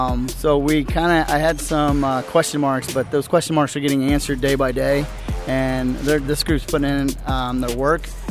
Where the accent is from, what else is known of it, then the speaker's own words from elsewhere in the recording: Knoxville, Tennessee, United States; I'm from Knoxville originally.